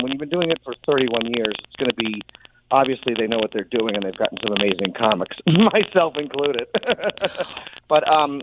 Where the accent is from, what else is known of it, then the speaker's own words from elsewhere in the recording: New Orleans, Louisiana, United States; I grew up in New Orleans, as mm-hmm. most Jews are from. And, yeah, I grew up eating kosher jambalaya and matzo ball gumbo.